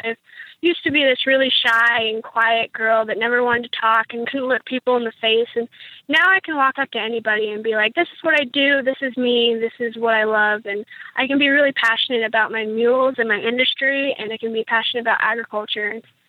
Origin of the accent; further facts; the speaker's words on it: Idaho, United States; He's from Missouri, and I was from Idaho, obviously.